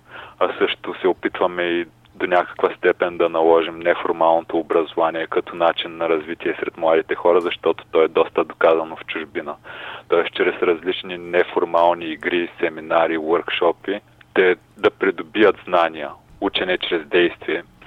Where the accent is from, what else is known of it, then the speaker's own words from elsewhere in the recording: Stara Zagora, Stara Zagora Province, Bulgaria; now in Varna, Bulgaria; Като цяло съм израснал в Стара Загора и съм учил в гимназия с преподаване на чужди езици Румен Руан. Живота ме доведе към Варна и за сега се установявам тук.